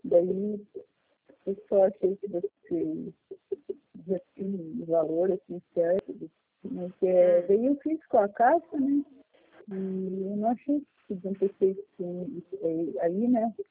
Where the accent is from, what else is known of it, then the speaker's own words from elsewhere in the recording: Curitiba, Paraná, Brazil; Curitiba.